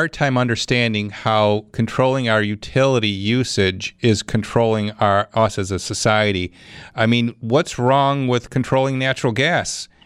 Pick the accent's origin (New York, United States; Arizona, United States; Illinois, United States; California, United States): New York, United States; Clarence; And where we left off was Clarence. That's my hometown.